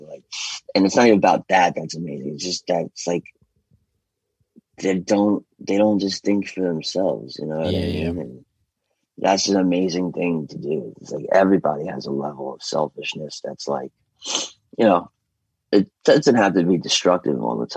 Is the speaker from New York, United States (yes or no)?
yes; New York, United States; They know I'm from New York.